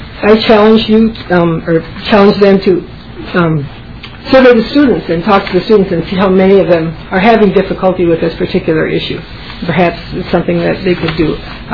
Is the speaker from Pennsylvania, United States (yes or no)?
no; Minnesota, United States; I'm from Badness Heights, Minnesota, and I'm also here to speak on behalf of a family member.